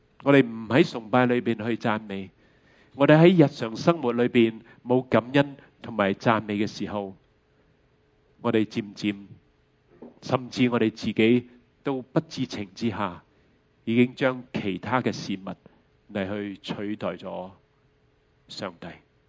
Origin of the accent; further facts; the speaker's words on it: New Territories, Hong Kong; 我和师母呢可能在新界长大，